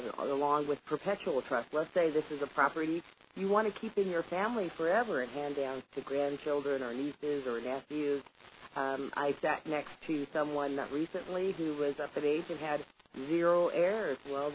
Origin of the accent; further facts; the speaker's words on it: Seattle, Washington, United States; I just looked at a Seattle property, and someday, I'd like to have an extra house at in my hometown.